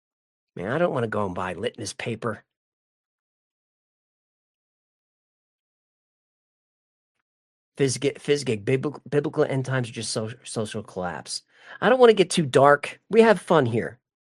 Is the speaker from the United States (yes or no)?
yes; New York City, New York, United States; And I'm from New York City during the 9/11 era, walking past machine guns in front of my building.